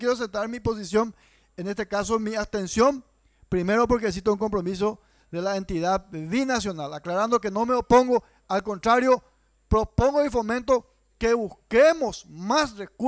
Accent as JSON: {"language": "Spanish", "region": "Caaguazú", "country": "Paraguay", "said": "quienes somos del departamento de Caaguazú"}